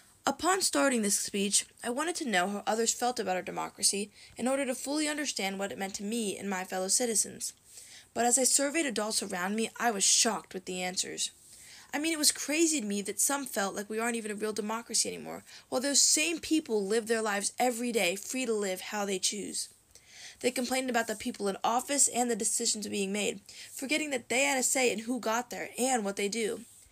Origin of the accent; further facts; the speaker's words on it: United States; However, growing up in America, it's easy to overlook everything we have by focusing on everything we don't